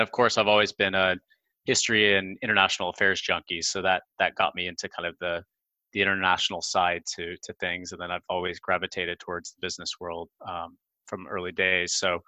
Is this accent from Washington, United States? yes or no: yes; Seattle, Washington, United States; I grew up in Seattle, Washington, and is very much kind of up in the corner of the world